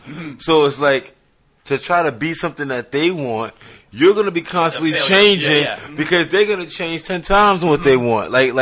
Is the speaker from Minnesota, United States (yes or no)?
no; Bronx, New York, United States; Especially being from the Bronx, like, as far as me growing up in the Bronx, we're always about our boys.